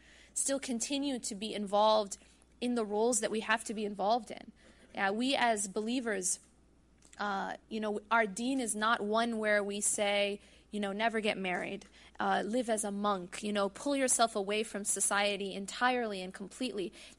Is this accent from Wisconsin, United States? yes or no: yes; Wisconsin, United States; now in Raleigh, United States; I grew up in Wisconsin in the Midwest, and yeah, we're okay over there, but the South is pretty warm, mashallah. I live in Raleigh